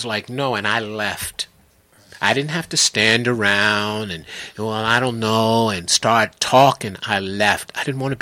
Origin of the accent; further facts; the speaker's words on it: Washington, District of Columbia, United States; It was a real big thing in the neighborhood where I grew up in Washington, D.C.